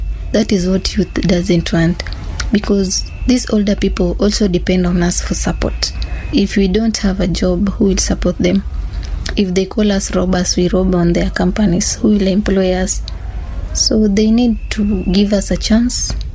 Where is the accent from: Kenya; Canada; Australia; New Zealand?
Kenya; I'm a Gen Z. Second, I participated because I am a Kenyan.